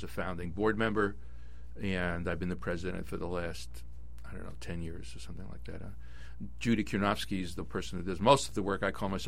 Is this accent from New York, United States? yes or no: yes; New York, United States; He grew up in Brooklyn and I grew up in the Bronx around the same period of time